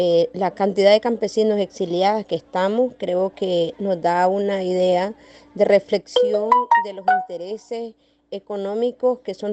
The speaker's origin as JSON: {"language": "Spanish", "country": "Nicaragua", "said": "somos los nicaragüenses que tenemos que luchar para el retorno de la democracia en Nicaragua."}